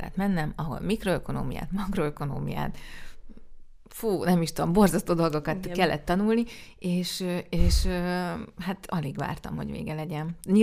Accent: Budapest, Hungary; én egyébként nem messze innen a Havanna lakótelepen nőttem fel.

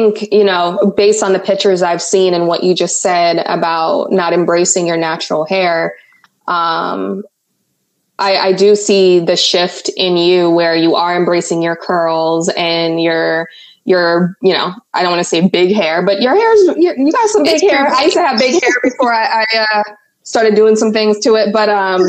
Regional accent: Jamaica; growing up in Jamaica, I never really paid attention to any of it.

